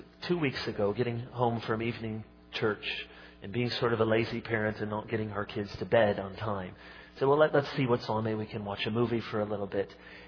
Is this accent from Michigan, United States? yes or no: yes; Michigan, United States; also born or lived in Chicago; Now, I was born in Chicago, and I've spent most of my life in Michigan.